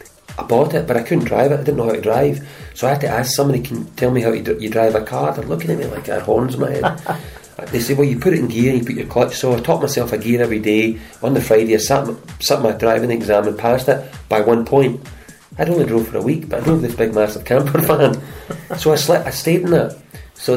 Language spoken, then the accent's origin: English; Cambuslang, Scotland, United Kingdom; you didn't network growing up in Scotland. I mean, sorry, you didn't network growing up in Cambuslang.